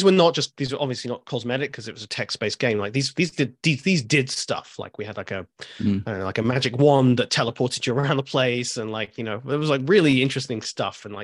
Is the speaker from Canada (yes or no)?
no; United Kingdom; moved away as an adult; now in United States; I'm British, obviously. I was working, you know, for various companies in London. And, you know, I decided to move to California